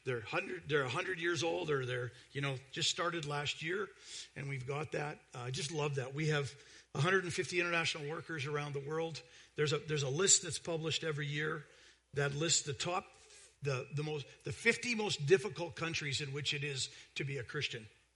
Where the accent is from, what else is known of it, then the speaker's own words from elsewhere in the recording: Canada; also born or lived in United States; I moved to Canada when I was four. I was raised in the Canadian system. I am a dual citizen, but if I had a choice and a responsibility, I'm Canadian. I would choose Canada. I love Canada. I live in Calgary.